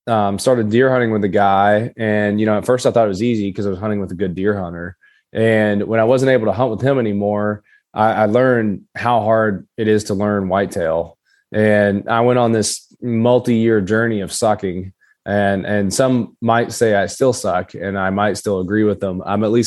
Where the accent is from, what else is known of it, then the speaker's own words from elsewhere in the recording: Kentucky, United States; Yeah. So I grew up southeastern Kentucky. It's Appalachia. A lot of people are probably wondering where my accent is. Unfortunately, I lost it in college, most of it.